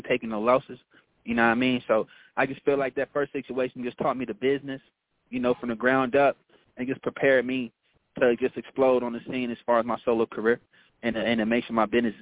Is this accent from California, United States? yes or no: no; Killeen, Texas, United States; And that's in Austin, Texas every year. 45 minutes away from my hometown of Killeen.